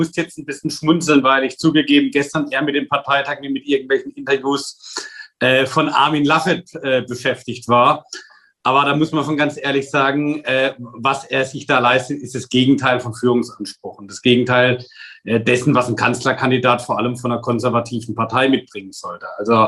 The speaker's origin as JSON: {"language": "German", "town": "Wörth am Rhein", "region": "Rhineland-Palatinate", "country": "Germany", "tie": "born or raised there", "said": "Ich komme selbst aus einer Stadt, in meiner Heimatgemeinde in Wörth am Rhein steht die größte Lkw-Fabrik der Welt."}